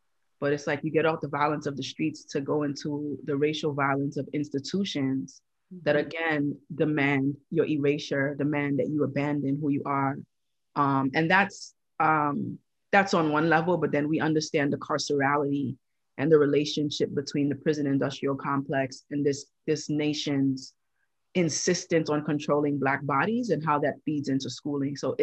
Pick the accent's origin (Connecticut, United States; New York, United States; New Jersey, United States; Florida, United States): New York, United States; Brooklyn; I am born and raised in Brooklyn all day. And my family is Trini. So I come with that Caribbean flavor.